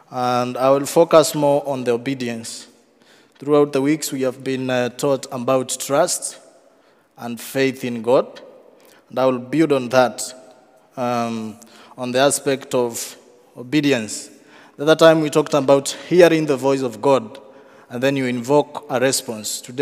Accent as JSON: {"language": "English", "country": "Kenya", "second_language": "English", "lives_now": "Netherlands", "said": "I come from Kenya. Been living in the Netherlands now. This is my fourth year."}